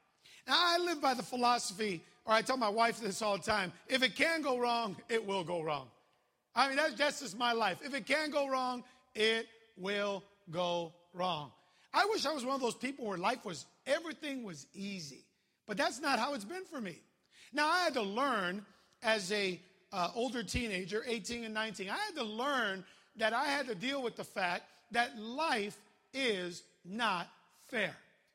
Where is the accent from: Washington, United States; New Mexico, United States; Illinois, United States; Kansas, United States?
Illinois, United States; Chicago; But growing up in Chicago, people think that if you're from Chicago, you're always downtown.